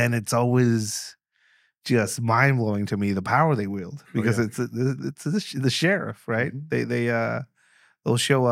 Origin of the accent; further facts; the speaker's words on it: Mexico; Like, I'm from Mexico, none of that shit happens.